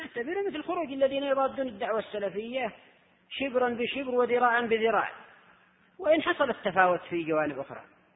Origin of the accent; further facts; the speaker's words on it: Yemen; بعض النساء عندنا في اليمن يقولون هؤلاء مفتونون